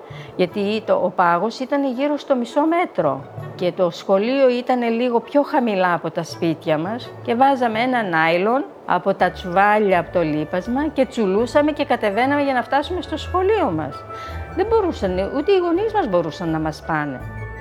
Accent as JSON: {"language": "Greek", "town": "Xanthogeia", "region": "Central Macedonia", "country": "Greece", "tie": "born or raised there", "said": "το χωριό μου ήταν πολύ φτωχό, πολύ μικρό. Ήταν τα Ξανθόγια. Τα Ξανθόγια βρίσκεται στους πρόποδες του Καϊμάκτσελαν."}